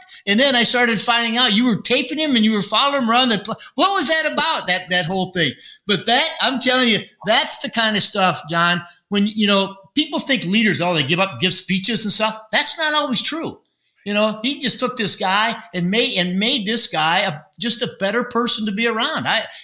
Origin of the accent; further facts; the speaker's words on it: Michigan, United States; I'm from Michigan. So, I mean, I'd heard all the Curtis Granderson stories from the guys with the Tigers because they, you know, I was a Tiger fan.